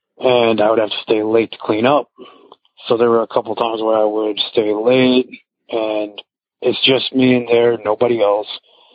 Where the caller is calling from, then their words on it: Chicago, Illinois, United States; I'm calling from Chicago, Illinois.